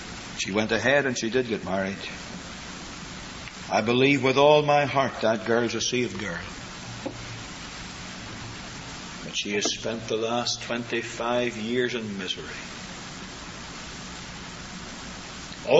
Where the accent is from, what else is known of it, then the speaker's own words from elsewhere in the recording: Belfast, Northern Ireland, United Kingdom; I remember a young woman in the little church I grew up in Belfast.